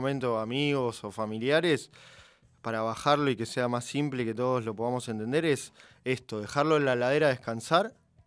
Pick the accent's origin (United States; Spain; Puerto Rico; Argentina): Argentina; Villa Santa Rita, Buenos Aires; Yo soy de Villa del Parque.